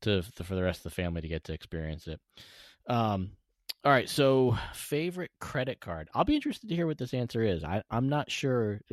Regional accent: New York, United States; now in Virginia, United States; Yeah, I grew up in New York, but, you know, definitely, you know, that area of the country.

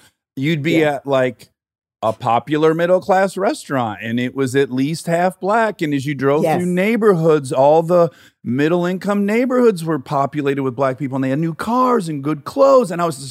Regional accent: Detroit, Michigan, United States; Because this has come up several times because I'm from Detroit.

